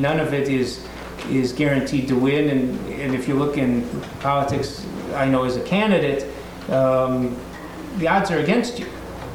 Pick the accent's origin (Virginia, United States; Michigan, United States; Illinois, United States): Illinois, United States; Chicago; We grew up near Cicero in Chicago, which Martin Luther King described as the most hateful community he saw.